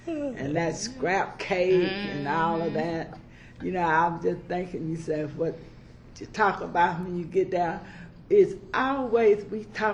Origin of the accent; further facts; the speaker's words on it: Scottsdale, Arizona, United States; Isn't that something me and Margaret, we grew up in Scottsdale.